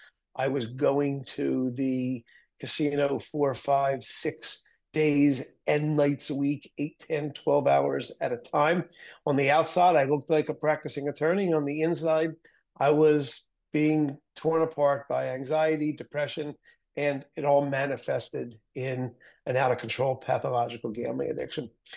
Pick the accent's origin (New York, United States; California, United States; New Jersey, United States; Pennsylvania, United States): Pennsylvania, United States; Philadelphia; now in Boston, United States; Born and raised in Philadelphia, now live in Boston, Massachusetts. Went to school in Philadelphia